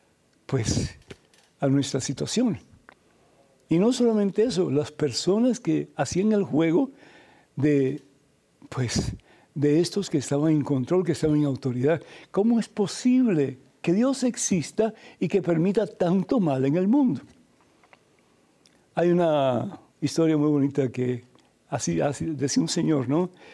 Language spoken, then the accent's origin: Spanish; Cuba; cuando era niño en mi país natal, que es Cuba